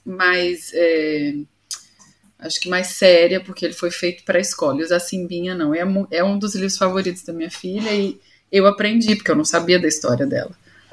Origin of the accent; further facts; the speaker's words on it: Espírito Santo, Brazil; porque eu sou capixaba